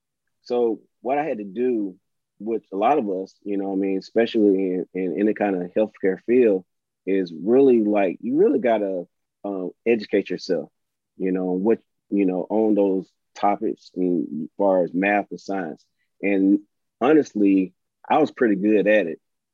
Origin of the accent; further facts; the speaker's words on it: Selma, Alabama, United States; Growing up in Selma, the influence from coaches, teachers, family members, you know, I was always around them.